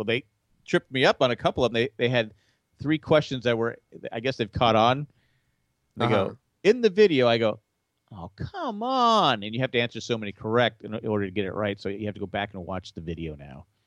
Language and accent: English; Illinois, United States; I do, and I'm from Illinois.